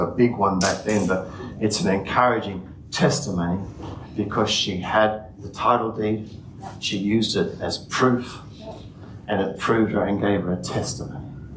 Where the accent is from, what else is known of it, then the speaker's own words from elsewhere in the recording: Australia; Well, I'm an Australian citizen.